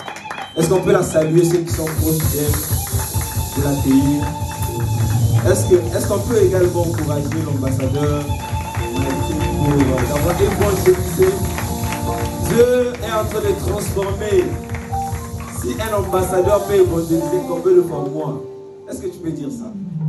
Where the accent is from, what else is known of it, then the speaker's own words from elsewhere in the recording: Brazzaville, Republic of the Congo; je suis congolais de Brazzaville.